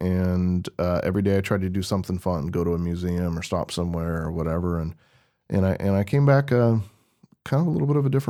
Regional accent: West Coast, United States; I'm born and raised on the West Coast.

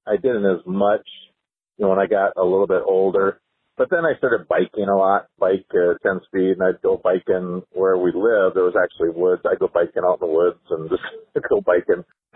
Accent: Anoka, Minnesota, United States; Yeah, born in St. Paul, I think. And I grew up in Anoka, which is kind of a northern suburb of the cities.

